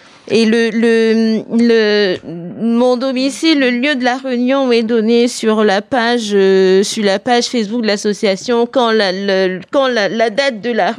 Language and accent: French; Cameroon; Mais dans ma culture à moi, moi je suis camerounaise